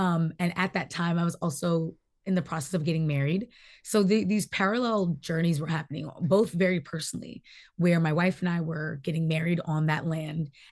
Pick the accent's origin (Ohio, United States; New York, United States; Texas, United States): New York, United States; Growing up in New York, and I'm a granddaughter of the Great Migration. I'm one of the ones who takes a lot of pride in being a Black Northerner.